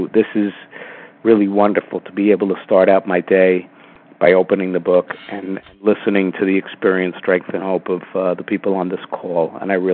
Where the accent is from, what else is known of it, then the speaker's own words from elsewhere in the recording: New York City, New York, United States; I'm from New York City. I am a first-timer on this call.